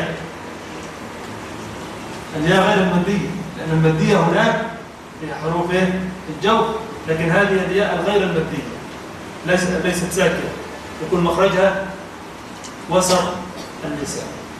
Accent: Egypt; او مثلا وقال ان عندنا في مصر ان فلان

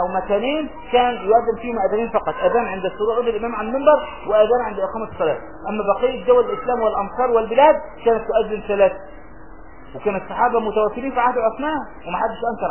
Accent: Egypt; في الفلاحين عندنا في مصر اي بلاد الارياف

